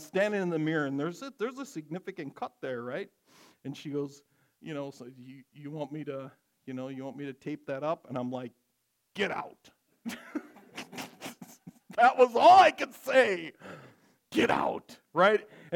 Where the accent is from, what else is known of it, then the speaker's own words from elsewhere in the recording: Wisconsin, United States; It's just I'm from Wisconsin or whatever.